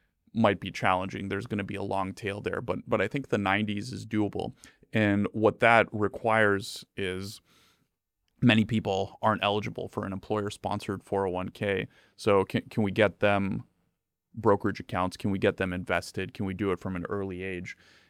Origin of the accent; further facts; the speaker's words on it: Bulgaria; moved away as an adult; now in United States; I grew up in Eastern Europe, very, very different.